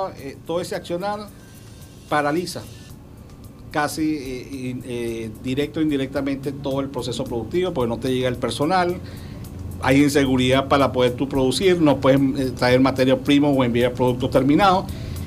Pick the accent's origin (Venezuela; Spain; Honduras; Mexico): Venezuela; Pueblo somos los más de 30 millones de venezolanos que cohabitamos en esta nación, que tenemos cédula de identidad como venezolanos